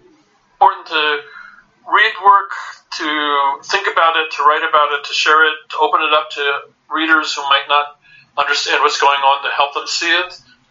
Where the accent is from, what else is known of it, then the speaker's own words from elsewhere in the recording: Midwest, United States; now in Israel; I grew up in the Midwest, so I'm used to more laid back, I guess.